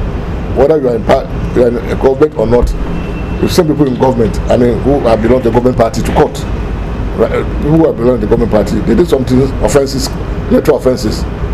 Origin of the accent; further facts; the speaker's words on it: Ghana; But we, as Ghanaian policemen, have tried to be, as I said, very neutral, adopt a middle position, be impartial as possible.